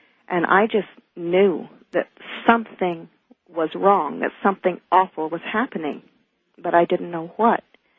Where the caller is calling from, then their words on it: Phoenix, Arizona, United States; I'm calling from Phoenix, Arizona.